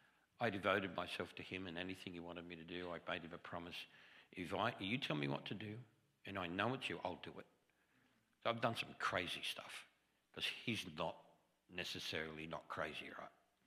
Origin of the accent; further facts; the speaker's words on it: Australia; I'm Australian.